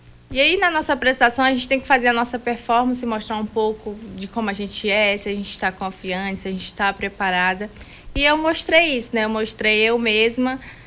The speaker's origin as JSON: {"language": "Portuguese", "town": "Rio Branco", "region": "Acre", "country": "Brazil", "said": "Eu tenho 19 anos, né? Sou daqui mesmo, de Rio Branco."}